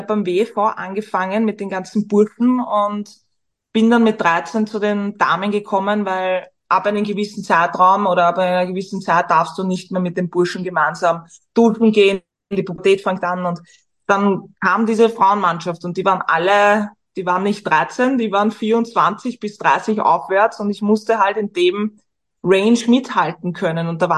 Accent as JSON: {"language": "German", "region": "Vienna", "country": "Austria", "said": "Ich bin Singer-Songwriterin, also auch Digital Creatorin, Veranstalterin aus Wien."}